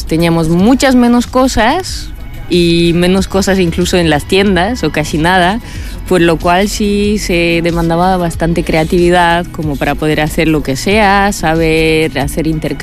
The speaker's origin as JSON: {"language": "Spanish", "country": "Poland", "also_born_or_lived": "Moscow / Barcelona", "second_language": "Spanish", "lives_now": "Palma de Mallorca, Spain", "said": "el lugar donde yo nací es Moscú. O sea, soy de Polonia, pero nací en Moscú. El lugar donde yo nací en realidad es una ciudad muy, muy grande."}